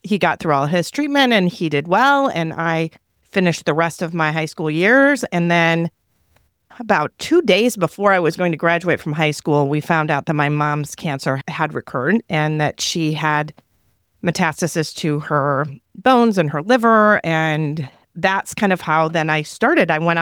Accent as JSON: {"language": "English", "region": "Iowa", "country": "United States", "also_born_or_lived": "Michigan", "said": "No, I don't actually have those strong feelings because I'm from Iowa originally, but I've been living in Michigan with my husband since I started working as a physician here, so about 21 years ago. So I'm a transplant."}